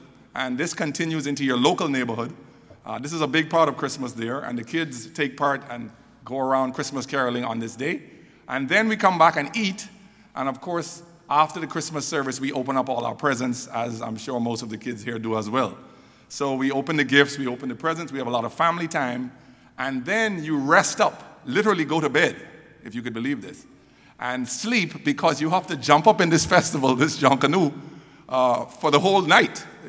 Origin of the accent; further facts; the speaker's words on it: Bahamas; I come from the Bahamas